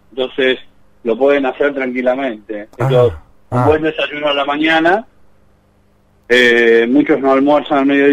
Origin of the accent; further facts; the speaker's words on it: Pilar, Buenos Aires Province, Argentina; acá en mi pueblo, en Pilar, también